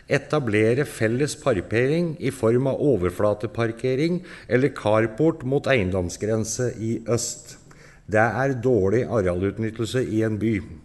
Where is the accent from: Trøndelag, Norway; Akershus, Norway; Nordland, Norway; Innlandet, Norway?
Innlandet, Norway; Som dere sikkert alle hører på dialekten min, så kommer ikke jeg herifra. Jeg herifra den andre siden av Mjøsa opprinnelig.